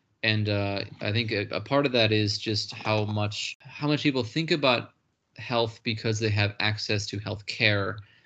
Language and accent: English; United States; It's just insanely cheap for me as an American, for example.